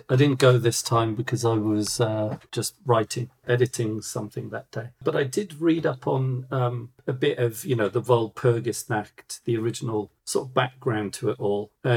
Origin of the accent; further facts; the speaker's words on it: England, United Kingdom; also born or lived in Germany; now in Stockholm, Sweden; But I grew up in Germany and England. I was an army brat. So I was used to moving all the time, every 6 months, sort of every year.